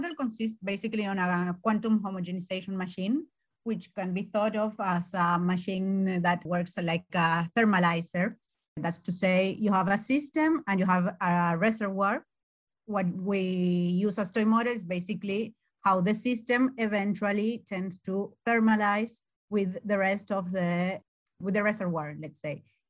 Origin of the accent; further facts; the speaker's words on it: Argentina; English is a second language; moved away as an adult; now in Turin, Italy; I am a postdoc student here at Italy. I'm actually from Argentina, and I've been working for the past 2 years here with the group at INRIM in Torino.